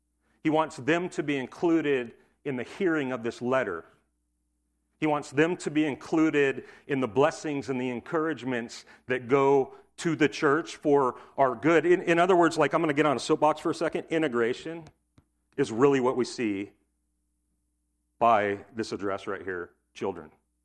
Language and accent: English; United States; Because I am an American and I'm independent and I like doing what I want, when I want, how I want.